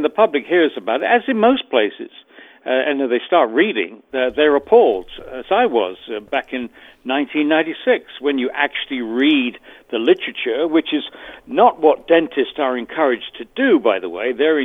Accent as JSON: {"language": "English", "town": "Brighton", "region": "South East England", "country": "United Kingdom", "tie": "born or raised there", "said": "I was born in Sussex, and I spent my wicked years, my teens, in Brighton."}